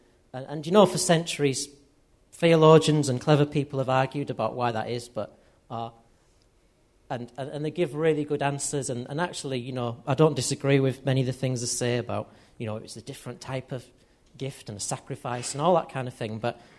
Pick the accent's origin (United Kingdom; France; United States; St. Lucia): United Kingdom; As British people in Western society